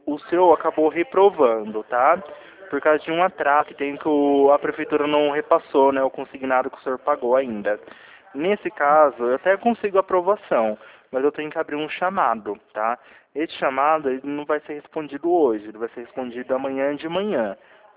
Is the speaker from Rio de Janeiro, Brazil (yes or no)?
no; Campinas, São Paulo, Brazil; Eu sou aqui de São Paulo, Campinas.